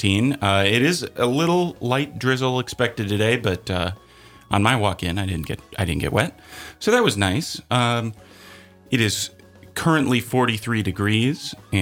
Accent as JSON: {"language": "English", "region": "Minnesota", "country": "United States", "said": "I don't care much for the White Sox because I'm from Minnesota"}